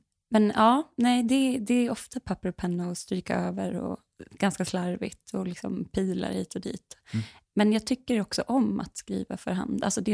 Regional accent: Dalarna County, Sweden; moved away; Ja, men jag kommer ju från Dalarna. Och jag brukar väl beskriva det som att... Alltså jag har inte bott hemma i Dalarna på 10 år typ. Men det är som att mina rötter sitter fast där.

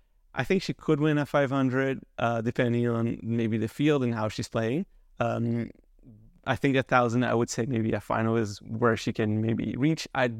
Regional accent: Canada; it's extremely frustrating for me, especially as a Canadian.

